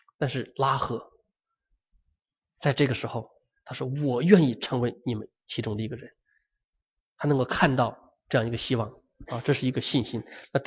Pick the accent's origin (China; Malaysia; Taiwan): China; 这叫我们中国人叫做汉奸了啊！